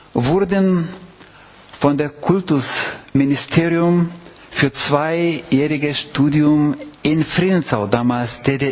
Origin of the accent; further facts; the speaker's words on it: Bulgaria; Wir kommen ursprünglich aus Bulgarien. Ich bin in der Adventgemeinde aufgewachsen